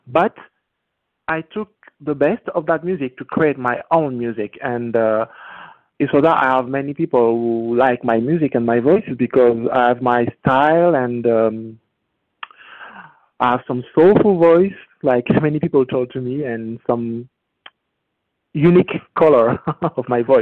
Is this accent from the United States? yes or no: no; Cameroon; English is a second language; and I'm from Cameroon, but I'm living in London sometime for my music business, and sometime in Spain and Italy